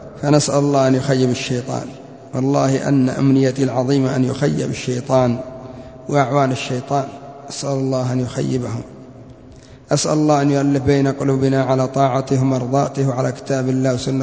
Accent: Yemen; نحن عندنا في اليمن شيخنا يحيى بن علي الحجوري يعتبر شيخنا جميعا

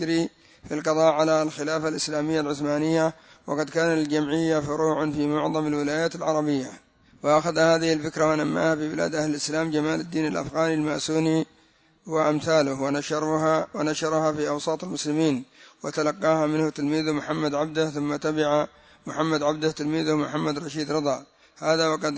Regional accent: Yemen; وعندنا في اليمن

